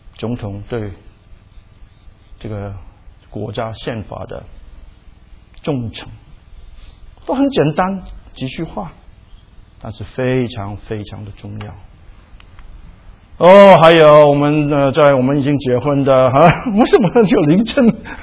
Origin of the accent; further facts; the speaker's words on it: Hong Kong; now in Seattle, United States; 当我从香港移民到西雅图的时候，去在一个公共学校上课的时候，每一个早上我们都要我还不是美国的公民，但是我也不懂什么美国、中国、香港啊。